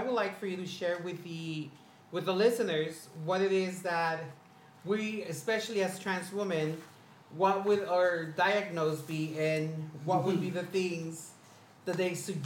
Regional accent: United States; Like, we, especially as Americans, because yes, I'm Hispanic, but I'm a citizen.

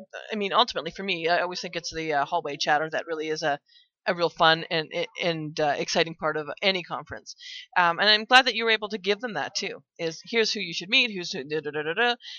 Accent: Kitimat, British Columbia, Canada; See, I grew up north in Kitimat.

